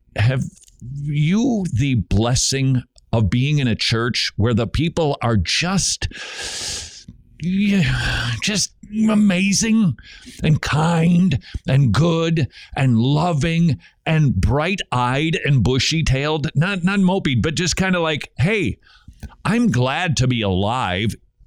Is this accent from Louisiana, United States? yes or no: no; St. Paul, Minnesota, United States; We flew from Atlanta to St. Paul, mostly event-free. Very glad to be back in my hometown, which is a mess, frankly. We stayed in downtown St. Paul.